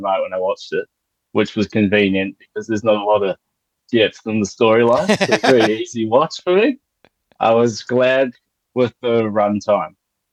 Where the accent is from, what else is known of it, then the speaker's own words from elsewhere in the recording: New Zealand; moved away as an adult; now in London, United Kingdom; So I'm living in London, but I'm from New Zealand. So moved over here at the end of last year.